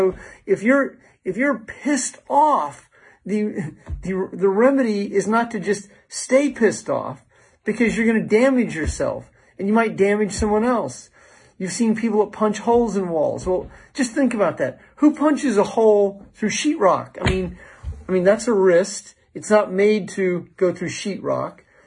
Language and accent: English; Iowa, United States; So I grew up in Iowa, in Southeast Iowa, very close to Maharishi International University, MIU.